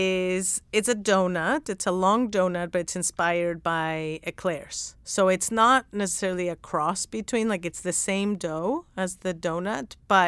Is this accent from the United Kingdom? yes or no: no; Mexico; now in United States; I didn't grow up going to donut shops, because I'm from Mexico and that wasn't like a big thing the way that it is here.